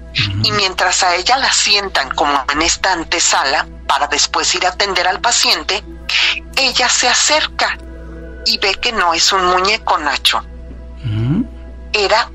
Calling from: Querétaro, Mexico; de Querétaro

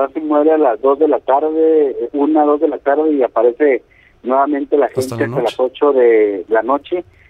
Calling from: Ojinaga, Chihuahua, Mexico; Somos la frontera de Chihuahua, Ojinaga, Chihuahua

